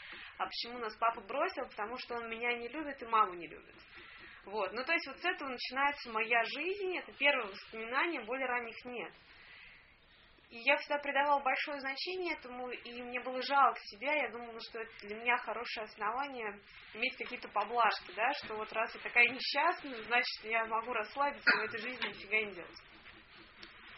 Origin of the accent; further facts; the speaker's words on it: Moscow, Russia; Я из Москвы, как многие, наверное, знают. Мне 33 года. Я родилась при Брежневе.